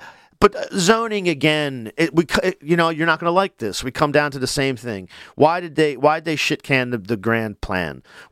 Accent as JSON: {"language": "English", "region": "Delaware", "country": "United States", "tie": "born or raised there", "said": "I grew up on Maryland Avenue, Boxwood Road, and in my neighborhood there were families whose parents, one or the other or both, worked at the GM plant in right outside of Newport there."}